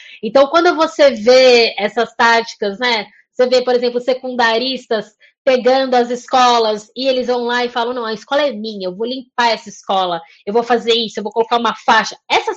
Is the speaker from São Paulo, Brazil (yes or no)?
no; Brasília, Federal District, Brazil; Eu tenho 34 anos, como eu falei no começo, então eu morei a minha infância em Brasília. Minha primeira infância foi em Brasília.